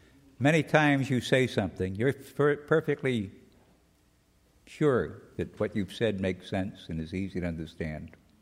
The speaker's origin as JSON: {"language": "English", "region": "California", "country": "United States", "said": "Being a Californian, I tell you we live in our pyrite years."}